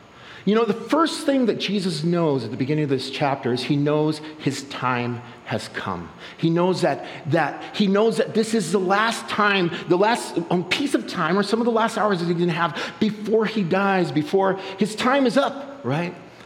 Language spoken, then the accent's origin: English; Minneapolis, Minnesota, United States; I grew up in Minneapolis. I grew up on Lake Street. Lake Street is right where they killed George Floyd, like that Lake Street. It is a hard neighborhood